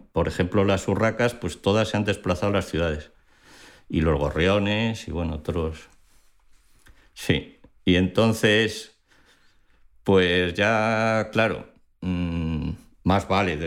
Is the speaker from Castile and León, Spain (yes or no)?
yes; Castile and León, Spain; mi pueblo está en una zona de Soria que tiene menos densidad de población que el Sáhara.